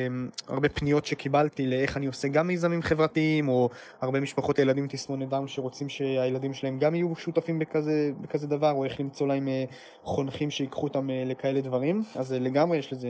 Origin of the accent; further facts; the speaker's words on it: Efrat, Judea and Samaria Area, Israel; now in Herzliya, Israel; אני בן 25, אני גר בהרצליה, אני לומד במרכז הבינתחומי, במקור אני מאפרת.